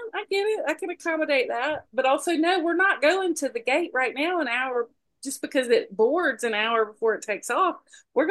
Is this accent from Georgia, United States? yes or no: yes; Moultrie, Georgia, United States; Now, Gigi and I were laughing because Gigi's from Mountain Brook and I'm from Moultrie.